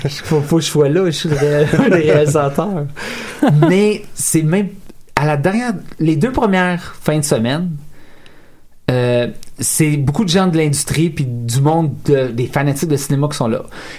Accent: Saint-Eustache, Quebec, Canada; On a grandi à Saint-Eustache.

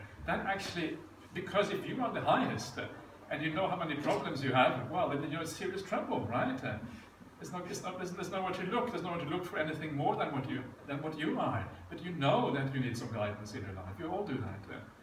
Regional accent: Norway; I grew up in Norway, right?

